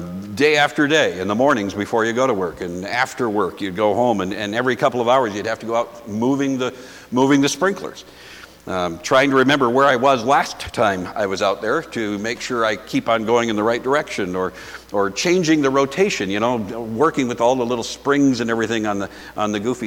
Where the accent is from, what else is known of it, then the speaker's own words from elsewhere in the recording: Minnesota, United States; moved away; When I grew up in the Midwest, it rained often enough that most people didn't have any kind of sprinkler system.